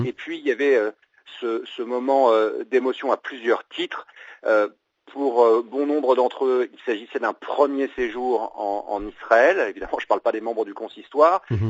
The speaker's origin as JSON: {"language": "French", "country": "France", "said": "on est français"}